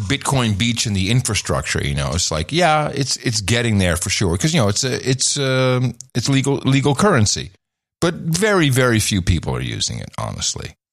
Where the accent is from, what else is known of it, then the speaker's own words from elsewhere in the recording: Netherlands; maybe because I grew up in the Netherlands that I'm so aware of really recent history, global history